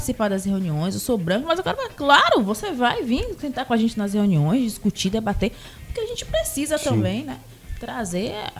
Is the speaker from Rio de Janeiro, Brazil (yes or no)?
no; Santa Mônica, Bahia, Brazil; Eu sou de Santa Mônica, nasci em Santa Mônica, mas moro há 8 anos em Sussuarana.